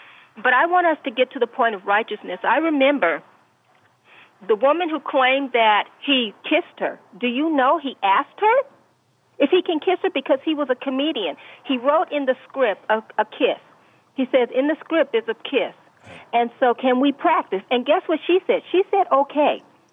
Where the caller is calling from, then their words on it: Rancho Cucamonga, California, United States; yes, I'm calling from California